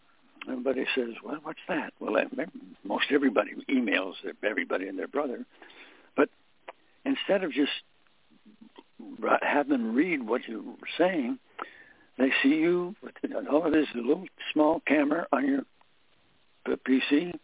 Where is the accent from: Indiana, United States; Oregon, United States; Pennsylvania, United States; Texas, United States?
Pennsylvania, United States; Scranton; And small world that it is, I'm from Scranton, Pennsylvania.